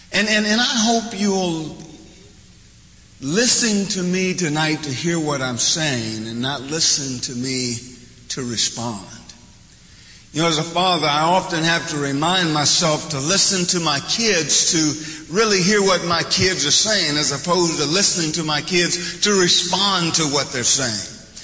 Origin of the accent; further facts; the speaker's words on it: Eufaula, Oklahoma, United States; never in my wildest dreams growing up in Eufaula, Oklahoma